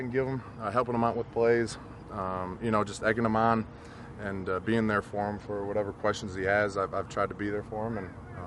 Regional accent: Michigan, United States; You know, I'm coming from Michigan. I'm used to that, so it was all good.

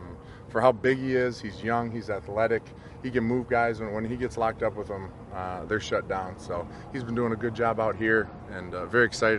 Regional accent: Michigan, United States; You know, I'm coming from Michigan. I'm used to that, so it was all good.

